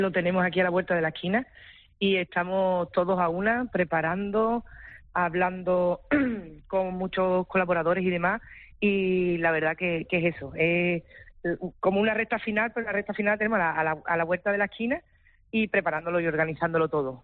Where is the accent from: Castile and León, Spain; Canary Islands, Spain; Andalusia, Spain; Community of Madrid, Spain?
Andalusia, Spain; Almonte; con mi pueblo de Almonte cuidándome en todo momento